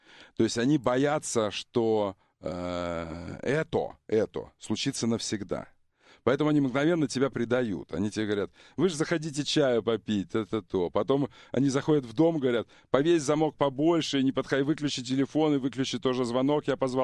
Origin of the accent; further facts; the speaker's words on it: Ukraine; Поверь мне, украинцу. Я преувеличиваю, как нормальный украинец.